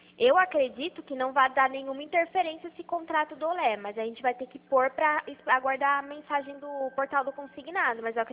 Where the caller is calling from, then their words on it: Americana, São Paulo, Brazil; eu sou aqui de Americana.